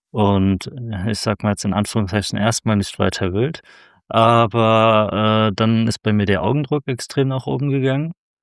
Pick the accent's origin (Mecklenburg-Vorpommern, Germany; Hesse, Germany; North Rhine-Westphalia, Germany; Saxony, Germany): Hesse, Germany; Frankfurt; ich komme aus Frankfurt